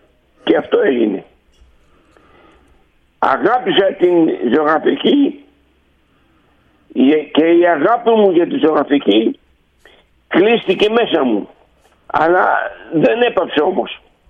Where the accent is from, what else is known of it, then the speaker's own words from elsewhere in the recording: Andros, South Aegean, Greece; στην ιδιαίτερη πατρίδα μου, την Άνδρο